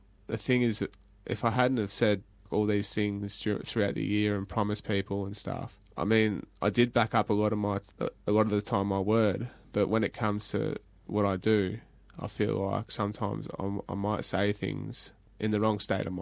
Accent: Ballarat, Victoria, Australia; because I'm actually from Ballarat, one of the coldest places in, you know, Australia.

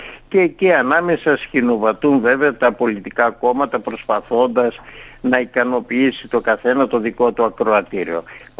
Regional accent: Greece; Ξεσαλώνουμε ως Έλληνες ορισμένες φορές

